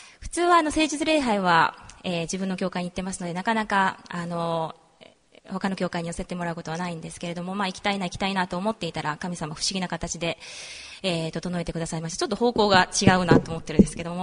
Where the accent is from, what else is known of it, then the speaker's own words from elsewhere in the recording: Nakatsu, Oita, Japan; 私は大分県の中津市というところの出身です。で、中津市の中津戦場教会という、教会の、メンバーだったんですけれども、そちらで洗礼を受けました。